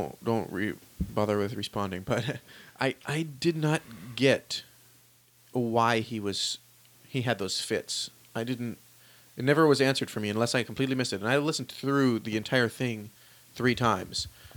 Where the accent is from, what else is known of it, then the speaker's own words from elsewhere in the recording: United States; Oh, well, maybe it's not so cool because I'm an American